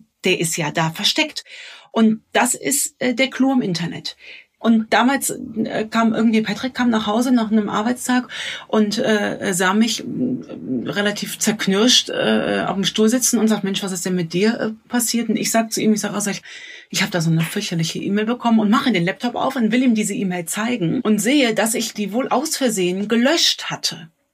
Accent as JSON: {"language": "German", "town": "Cologne", "region": "North Rhine-Westphalia", "country": "Germany", "said": "ich als Kölnerin"}